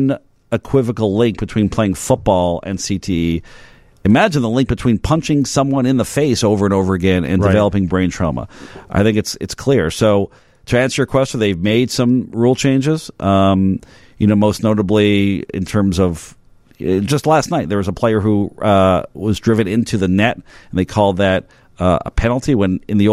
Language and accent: English; Canada; I'm Canadian, so I grew up with hockey.